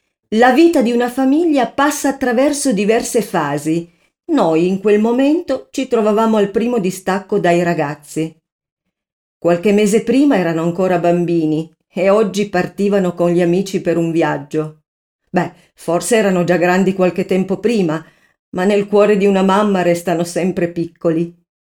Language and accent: Italian; Cumiana, Piedmont, Italy; «Cumiana, un paesino in provincia di Torino, in Piemonte». Mi piace sempre specificare il nome del mio paese